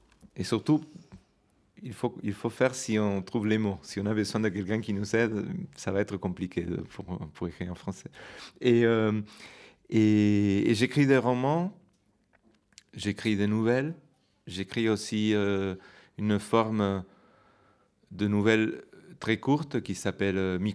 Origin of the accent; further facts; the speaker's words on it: Buenos Aires, Argentina; French is a second language; moved away as an adult; also born or lived in Paris / Madrid; now in Bordeaux, France; je suis argentin, je suis né à Buenos Aires. J'ai grandi à Buenos Aires jusqu'à l'âge de 30 et quelques. Et je suis venu en France, j'ai vécu un temps à Paris. Après, j'ai vécu un temps à Madrid. Et maintenant, je suis à Bordeaux.